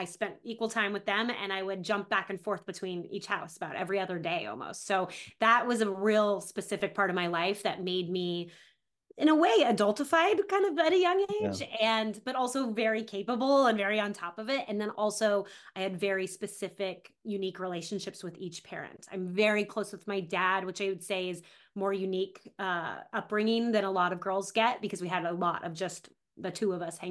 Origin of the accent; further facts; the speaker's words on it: Colorado Springs, Colorado, United States; So I was in Colorado Springs, which is just like one of those towns that feels like it's perfect to raise a kid in, type of thing.